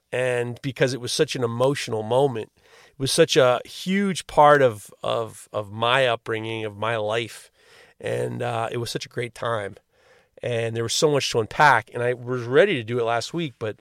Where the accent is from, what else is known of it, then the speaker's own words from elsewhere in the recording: New York, United States; growing up in New York or living in New York, the New York City Marathon was such a huge part of our, you know, the life of a New Yorker.